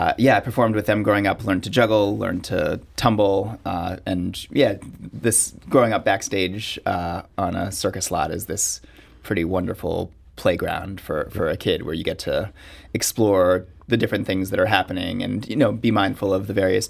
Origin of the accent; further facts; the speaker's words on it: New York, United States; I had kind of half of a normal childhood growing up in New York and going to public school and all of that.